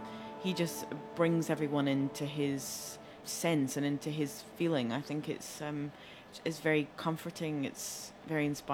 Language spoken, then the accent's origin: English; Scotland, United Kingdom; besides the fact that I have a specific reason to be fond of it, being Scottish?